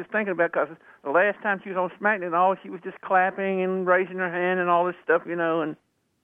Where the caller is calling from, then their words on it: Virginia, United States; from Virginia.